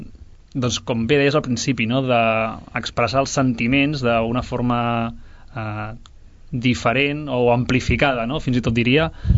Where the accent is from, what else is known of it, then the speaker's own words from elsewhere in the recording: Sabadell, Catalonia, Spain; Jo vaig començar de petit fent solfeig al Conservatori aquí de Música de Sabadell.